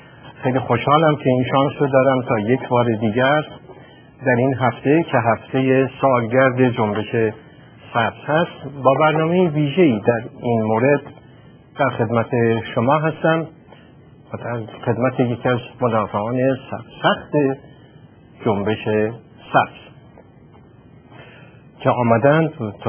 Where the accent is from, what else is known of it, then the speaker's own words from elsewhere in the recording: Iran; بدون ترجیح آبروی معمول خودم به عنوان یک ایرانی معمولی بر سر این قمار نخواهم گذاشت